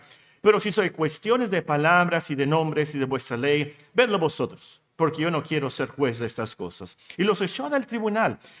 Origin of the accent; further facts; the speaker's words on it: Mexico; Pues nosotros somos México. Nosotros somos la patria México, nosotros somos el pueblo de México.